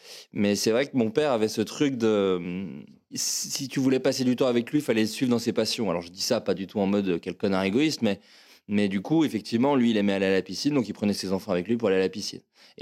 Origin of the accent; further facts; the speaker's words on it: Autun, Bourgogne-Franche-Comté, France; also born or lived in Le Creusot; je suis né au Creusot, en Bourgogne, mais c'est parce qu'il n'y avait pas de maternité là où mes parents vivaient, puisque j'ai vécu à Autun pendant 18 ans de ma vie, qui est une petite ville en Saône-et-Loire, en Bourgogne.